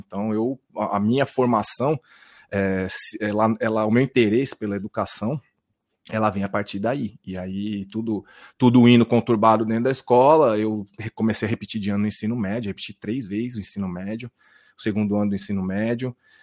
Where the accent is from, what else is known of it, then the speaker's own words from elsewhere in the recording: São Paulo, Brazil; Eu nasci na Quebrada, na Zona Sul de São Paulo, extremo sul de São Paulo, Campo Limpo.